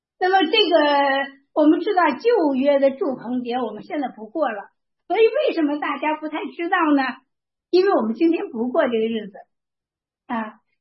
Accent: China; 尤其是我们中国人的节日，是人所赋予的啊

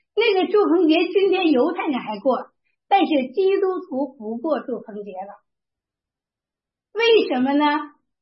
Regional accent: China; 尤其是我们中国人的节日，是人所赋予的啊

